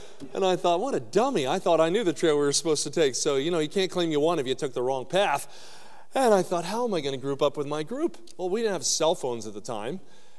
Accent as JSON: {"language": "English", "region": "Pennsylvania", "country": "United States", "tie": "born or raised there", "said": "I grew up skiing in the Pocono Mountains of Pennsylvania."}